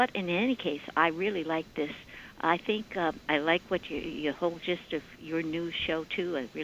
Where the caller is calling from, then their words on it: Long Island, New York, United States; I'm calling from Long Island, dear.